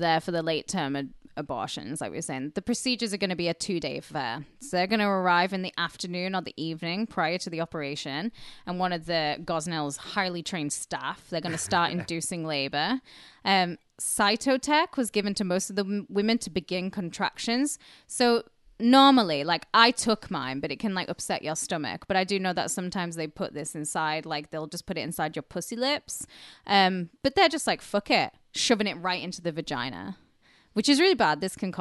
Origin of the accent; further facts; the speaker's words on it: United Kingdom; I'm British